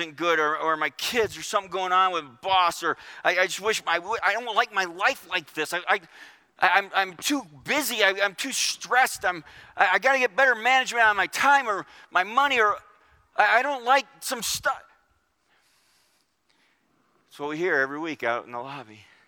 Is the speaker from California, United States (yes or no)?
no; New York, United States; I'm from New York. I'm used to rude.